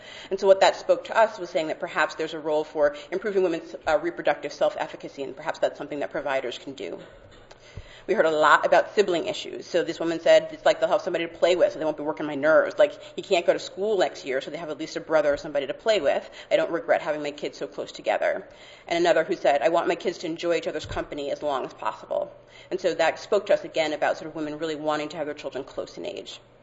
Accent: New York, United States; I'm from New York, so bagels and BIALIs are very close to my heart, so that's what I knew.

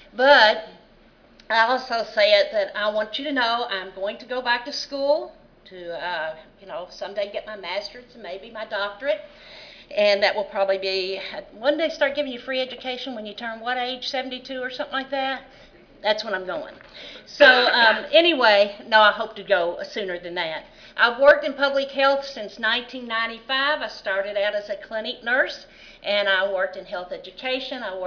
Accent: Kentucky, United States; I'm serving on a panel with these prestigious people, and here I am from Kentucky

